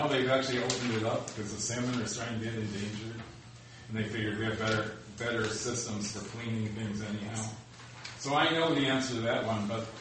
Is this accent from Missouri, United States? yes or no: no; Chicago, Illinois, United States; now in Seattle, United States; I was raised in Chicago and third-generation American citizen, and you know, here I am, a resident of the city of Seattle.